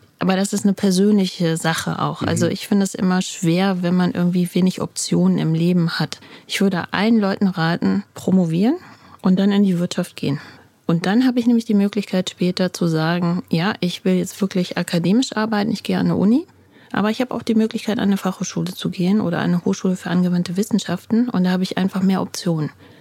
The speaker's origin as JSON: {"language": "German", "region": "Rhineland-Palatinate", "country": "Germany", "said": "ich komme aus der Pfalz"}